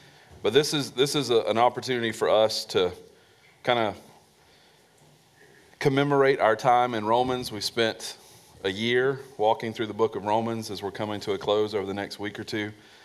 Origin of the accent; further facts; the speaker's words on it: the South, United States; I am from the South, and when it comes to the gospel, I want you to take what I say very seriously.